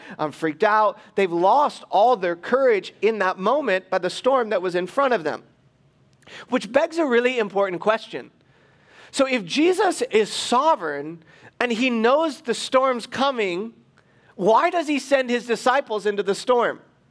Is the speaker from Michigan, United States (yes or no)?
yes; Michigan, United States; But where I grew up on the East Coast, we had places like this. I grew up in Michigan, be like people from Ohio, you know.